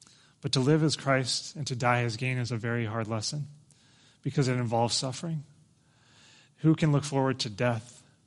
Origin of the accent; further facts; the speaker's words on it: United States; makes me embarrassed to say that I'm an American